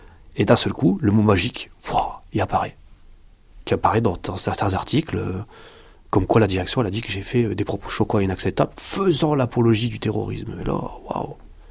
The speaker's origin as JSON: {"language": "French", "country": "France", "said": "Moi, je suis français."}